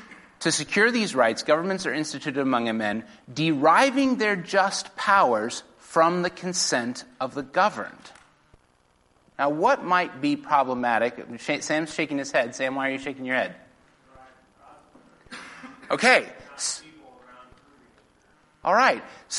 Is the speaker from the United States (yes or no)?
no; New Zealand; speaking especially as a New Zealander.